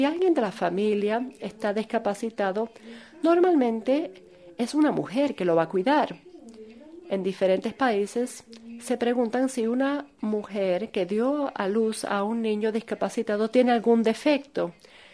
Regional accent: South Korea; Spanish is a second language; moved away as an adult; yo vengo de Corea.

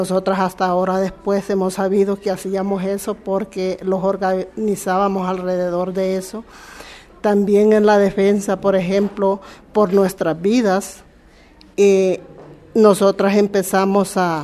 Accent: Santa Marta, Cabañas, El Salvador; Vengo de una comunidad Santa Marta de El Salvador, en el departamento de Cabañas, municipio de Victoria, fronterizo con Honduras.

